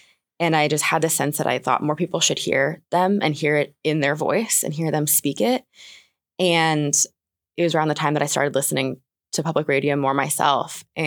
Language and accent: English; St. Louis, Missouri, United States; also born or lived in Chicago; now in Juneau, United States; I grew up in St. Louis, Missouri, and I've lived a few places since then. I was in Chicago before this